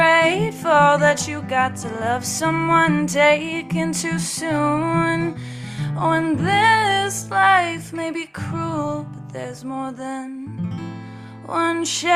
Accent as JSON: {"language": "English", "town": "Los Angeles", "region": "California", "country": "United States", "tie": "born or raised there", "said": "I grew up in Los Angeles. The funny Los Angeles answer is the house that I was born at, the first house that I lived at, it was next door"}